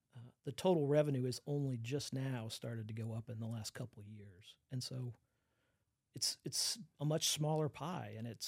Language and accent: English; Austin, Texas, United States; Like I grew up in Austin, Texas, so I've been around live music my whole life.